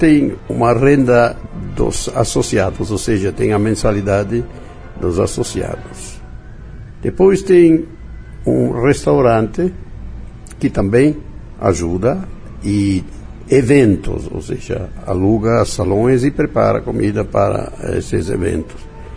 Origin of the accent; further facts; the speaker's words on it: Tolentino, Marche, Italy; Sou de uma cidade que se chama Tolentino, província de Macerata, na região das Marcas ou Marche.